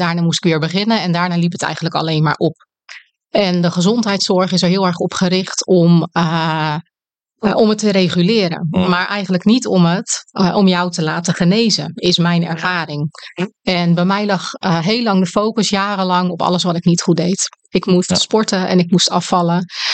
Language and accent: Dutch; Netherlands; ik ben 44. Ik kom uit Nederland. Ik woon in het midden van het land